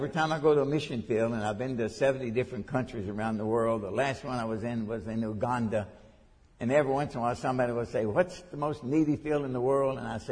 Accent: Nortonville, Kentucky, United States; went back to my hometown in Nortonville, Kentucky

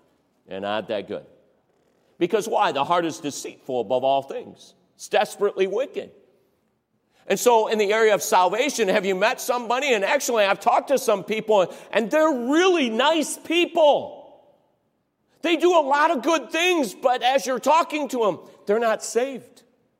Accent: Cleveland, Ohio, United States; I grew up in Cleveland, Ohio, under Roy Thompson.

